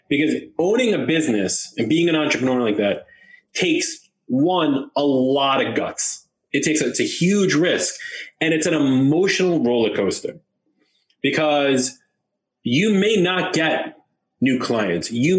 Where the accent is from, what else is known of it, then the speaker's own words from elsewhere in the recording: New York, United States; I mean, I'm from New York, I'm originally from Long Island